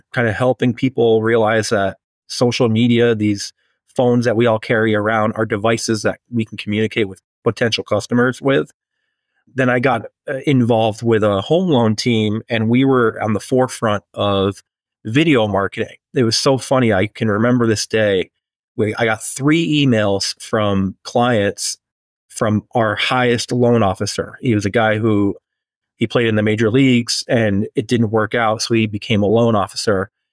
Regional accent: New England, United States; I am originally from New England.

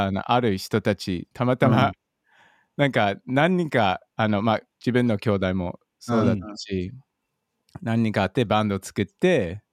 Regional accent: Melbourne, Victoria, Australia; メルボルン出身です。

